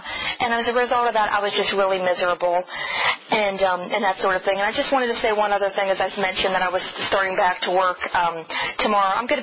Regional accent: Pittsburgh, Pennsylvania, United States; Like I said, I grew up in Pittsburgh, Pennsylvania.

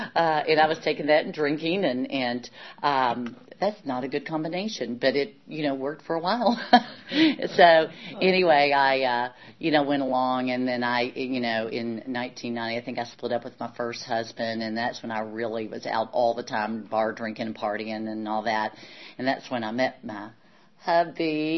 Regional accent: Kentucky, United States; also born or lived in Lexington, Kentucky / Richmond, Virginia; Again, I was from Kentucky.

